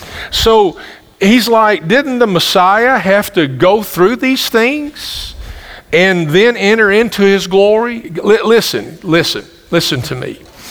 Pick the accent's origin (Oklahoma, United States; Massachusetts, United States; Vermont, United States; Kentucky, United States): Kentucky, United States; Campbellsville; moved away as an adult; We're from Campbellsville, is our home, even though we've been here moving on past 30 years of being here in this place.